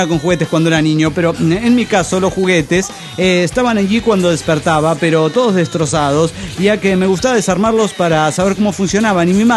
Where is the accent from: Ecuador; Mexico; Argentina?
Mexico; de México.